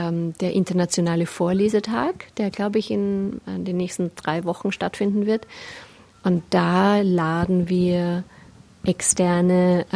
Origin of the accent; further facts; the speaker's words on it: Austria; ich bin eben aus Österreich und ich bin mit Büchern von Christine Nöstlinger aufgewachsen.